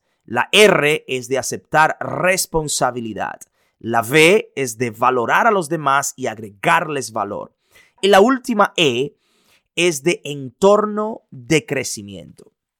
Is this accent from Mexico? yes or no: no; Dominican Republic; also born or lived in Boston; now in Dallas, United States; soy nativo dominicano, llevo ya en los Estados Unidos aproximadamente unos 20 y tanto de años. Hace unos 4 años que mi familia y yo decidimos movernos de la ciudad de Boston, donde vivíamos anteriormente, acá a la ciudad de Dallas.